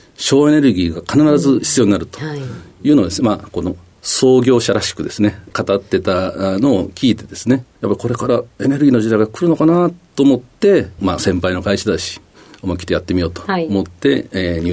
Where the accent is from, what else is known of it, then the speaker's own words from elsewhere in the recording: Hamamatsu, Shizuoka, Japan; はい、静岡県の浜松市出身です。